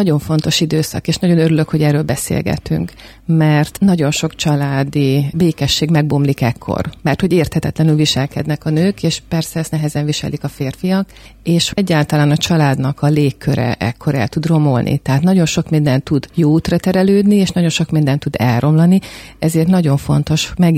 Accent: Kiskunhalas, Bács-Kiskun, Hungary; én szülővárosom Kiskunhalas, a házasságunk után átköltöztünk egy másik városba, és ott születtek a gyerekek.

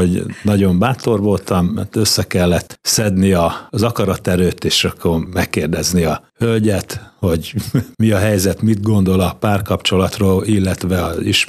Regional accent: Kiskunhalas, Bács-Kiskun, Hungary; Kiskualason születtem, itt jártam általános iskolába, középiskolát is itt végeztem a Sziládi Áron gimnáziumba.

